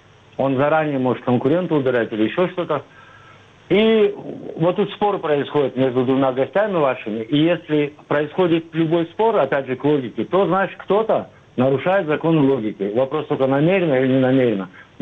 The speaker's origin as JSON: {"language": "Russian", "country": "Russia", "said": "из Дагестана."}